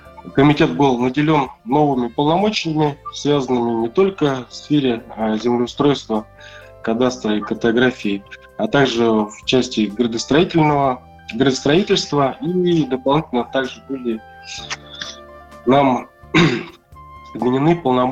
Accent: Belozersk, Buryatia, Russia; also born or lived in Tomsk; Ну, родом я с Джидинского района, села Белозерск. Родился в селе Белозерск, закончил там школу, дальше уехал в город, учился в Томском государственном университете.

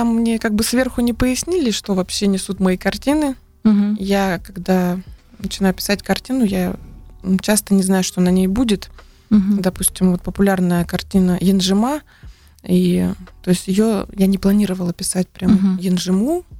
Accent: Ulan-Ude, Buryatia, Russia; Я родилась и живу в Бурятии, в Улан-Удэ.

